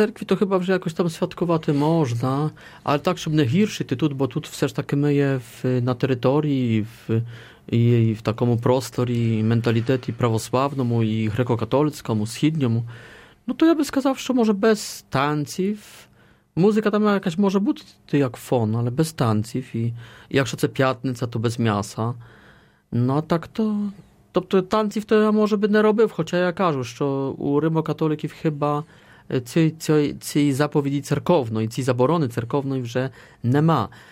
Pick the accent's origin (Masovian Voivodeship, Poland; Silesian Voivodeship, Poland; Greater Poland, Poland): Greater Poland, Poland; Poznań; А воно також братнє місто для мого рідного міста Познань.